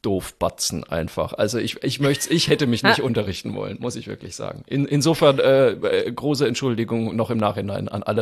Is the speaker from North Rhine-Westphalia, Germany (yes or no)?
no; Zeil am Main, Bavaria, Germany; wenn ich in Zeil am Main auftrete, wo ich aufgewachsen bin